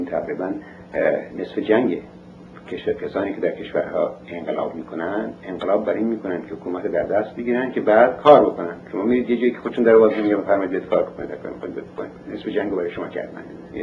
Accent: Iran; من وقتی که از امریکا آمریکا تحصیلاتم تموم شد، برگشتم به ایران و برمیگشتم وطنم، برگشتم اونجا کار بکنم.

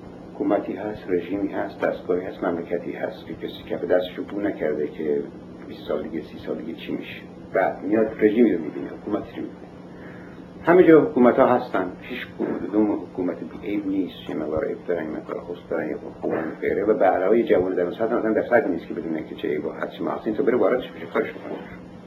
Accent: Iran; من وقتی که از امریکا آمریکا تحصیلاتم تموم شد، برگشتم به ایران و برمیگشتم وطنم، برگشتم اونجا کار بکنم.

